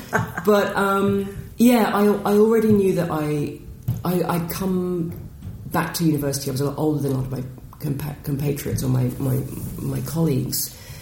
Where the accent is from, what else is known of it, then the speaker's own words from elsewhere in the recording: Camberley, South East England, United Kingdom; And, we grew up in Camberley in the 80s, which was, sort of yuppie heaven.